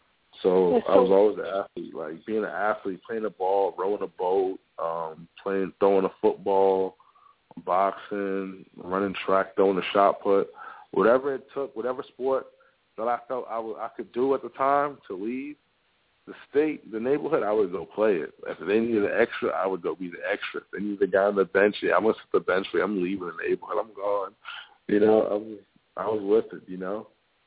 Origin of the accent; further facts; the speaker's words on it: Roxbury, Massachusetts, United States; I come from Roxbury. I didn't want to stay in Roxbury.